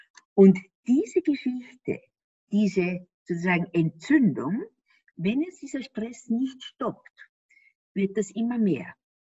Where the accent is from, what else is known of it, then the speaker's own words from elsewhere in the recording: Austria; ich bin ja Österreicherin und die haben ja manchmal so einen Minderwertigkeitskomplex den Deutschen gegenüber.